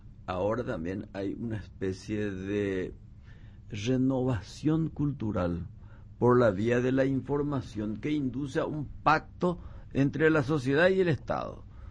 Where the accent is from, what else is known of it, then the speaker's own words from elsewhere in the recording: Puerto Casado, Alto Paraguay, Paraguay; yo soy chaqueño, yo soy de Puerto Casado, del Alto Paraguay.